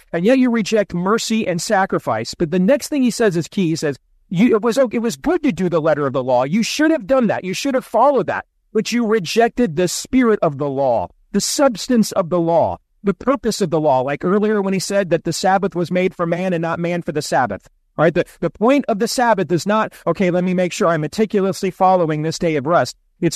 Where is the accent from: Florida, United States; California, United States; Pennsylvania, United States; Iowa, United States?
Iowa, United States; We did one in my home state of Iowa.